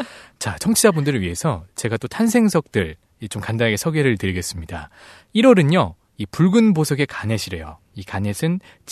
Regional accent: Seoul, South Korea; 저는 따뜻한 서울 남자

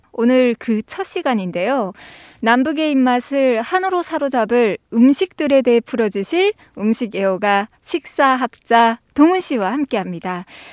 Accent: North Korea; now in South Korea; 저는 고향이 북한이잖아요.

